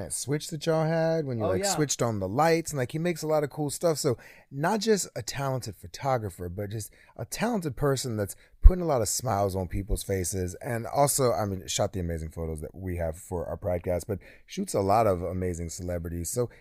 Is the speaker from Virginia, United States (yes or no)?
yes; Virginia, United States; I'm from Virginia, baby.